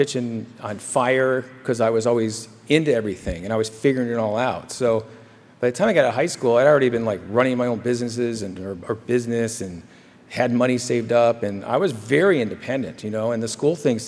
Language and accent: English; Midwest, United States; And I think growing up in the Midwest, I think the idea of being an actor was about the most ludicrous thing you could possibly tell somebody.